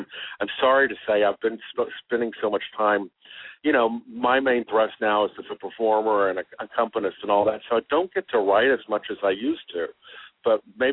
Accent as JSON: {"language": "English", "town": "Houston", "region": "Texas", "country": "United States", "tie": "born or raised there", "said": "And then I started performing in the nightclubs, you know, in Houston, Texas, which is my hometown."}